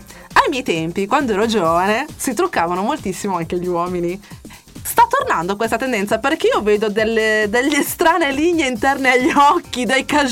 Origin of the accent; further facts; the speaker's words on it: Veneto, Italy; also born or lived in Bergamo; now in Milan, Italy; sono anch'io mezza veneta, mezza bergamasca, vivo a Milano, quindi c'ho poco da stare allegra con l'accento.